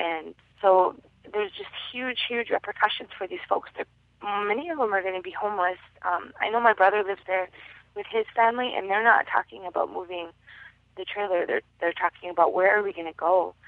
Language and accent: English; Twin Buttes, North Dakota, United States; also born or lived in Newtown; I am from Fort Berthold. I grew up in the communities of Newtown and Twin Buttes there on the reservation.